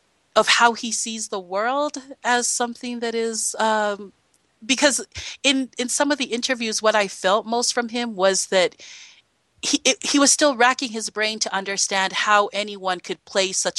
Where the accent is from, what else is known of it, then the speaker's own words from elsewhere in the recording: Utah, United States; And a lot of time people say that about me when I come from Utah